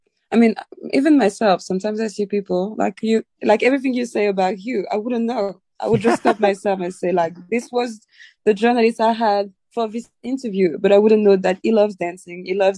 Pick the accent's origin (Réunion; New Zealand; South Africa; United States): Réunion; When I was traveling, I was telling people, I'm from Reunion Island.